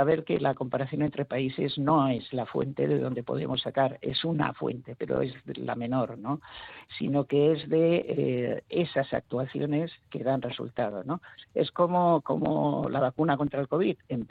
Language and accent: Spanish; Bilbao, Basque Country, Spain; now in Barcelona, Spain; Soy bilbaíno, sí, nacido en la casita blanca de Bomero Chani.